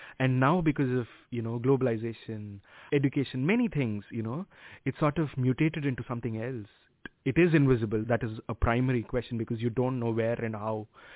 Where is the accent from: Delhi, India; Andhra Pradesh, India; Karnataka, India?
Andhra Pradesh, India; especially from where I come from Andhra Pradesh in India, the southern part of India.